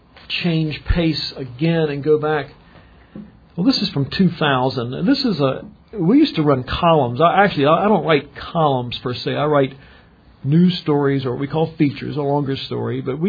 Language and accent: English; Norfolk, Virginia, United States; But when I was a kid, we grew up in Norfolk and Virginia Beach